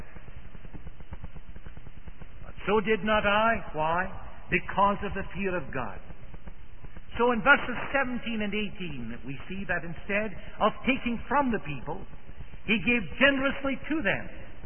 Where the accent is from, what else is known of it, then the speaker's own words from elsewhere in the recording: Scotland, United Kingdom; I hail from Scotland